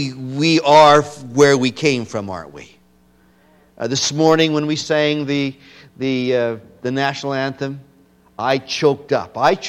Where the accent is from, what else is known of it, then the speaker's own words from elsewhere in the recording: Saskatchewan, Canada; I was born and raised in Saskatchewan. Born very young into a minister's home in that wonderful province of Saskatchewan.